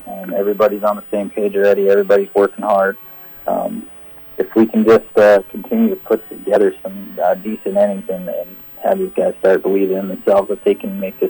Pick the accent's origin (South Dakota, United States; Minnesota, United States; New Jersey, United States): South Dakota, United States; Mitchell; Yeah, I grew up in Mitchell, and now we've lived here for about 6 years, and we're looking to make a home here.